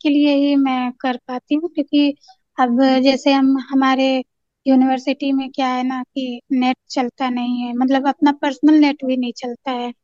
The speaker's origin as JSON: {"language": "Hindi", "region": "Bihar", "country": "India", "lives_now": "Delhi, India", "said": "बाकी ये प्रॉपर मैं रहने वाली बिहार की हूँ।"}